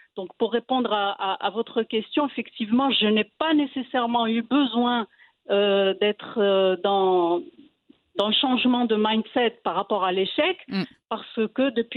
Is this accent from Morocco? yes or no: yes; Morocco; Chez nous, au Maroc, c'est en train d'être assimilé.